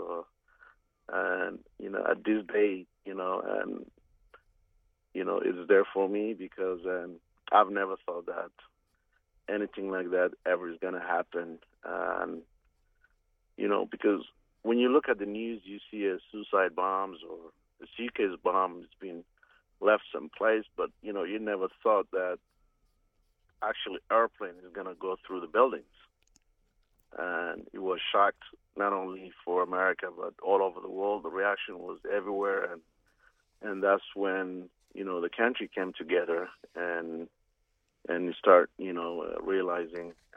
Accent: Somalia; as a caller from Ghana, and saying that it doesn't matter where it happened. You know, I'm originally from Somalia

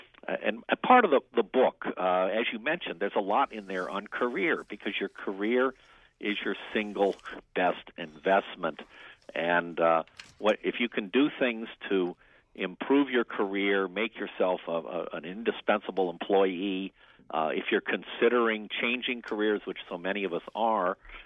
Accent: Washington, District of Columbia, United States; I grew up in Washington. My father was worked for the government

